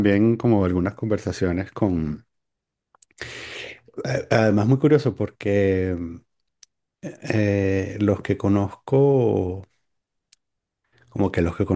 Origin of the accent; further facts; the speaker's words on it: Venezuela; Y tú sabes que yo soy venezolano, ¿no?